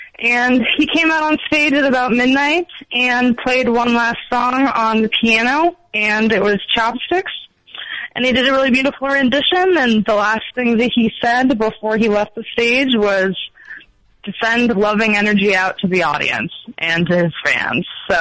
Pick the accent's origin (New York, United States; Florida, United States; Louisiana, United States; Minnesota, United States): Minnesota, United States; Minneapolis; now in Berkeley, United States; I'm originally from Minneapolis, and I was actually in Minneapolis last weekend